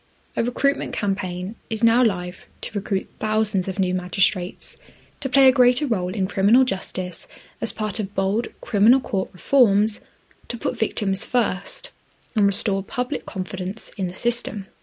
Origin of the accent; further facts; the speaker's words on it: Oldbury, West Midlands, United Kingdom; And Oldbury is close to my heart because it's my hometown